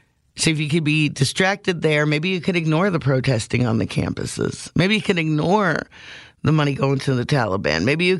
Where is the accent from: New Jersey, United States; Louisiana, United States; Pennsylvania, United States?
Pennsylvania, United States; I grew up in Northeast PA. We grew up around what, coal miners. We grew up around hardworking people.